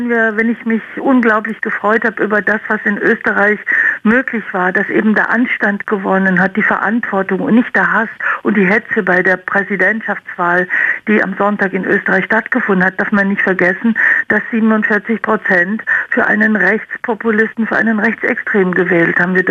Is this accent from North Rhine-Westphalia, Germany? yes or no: no; Baden-Württemberg, Germany; now in Berlin, Germany; er lebt auch das Leben als Schwabe in Berlin, so geht es mir auch.